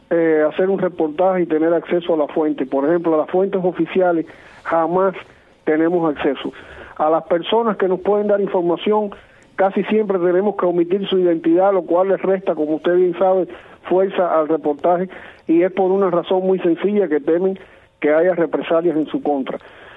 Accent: Cuba; Nosotros somos cubanos

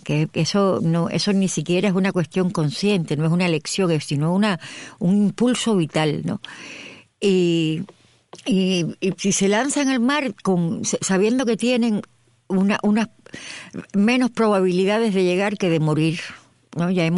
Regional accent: Cuba; Cuba está ahí todo el tiempo porque somos cubanos. Y somos cubanos y así nos definimos

